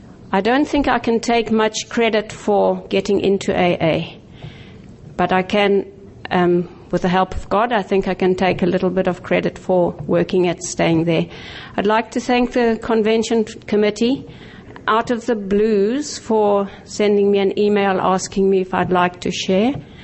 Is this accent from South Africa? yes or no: yes; South Africa; I'm from Durist in South Africa.